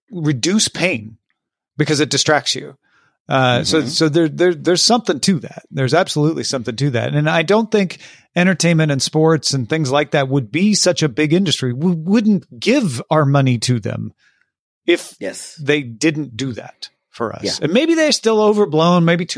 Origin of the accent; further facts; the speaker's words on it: Illinois, United States; We're both from Illinois.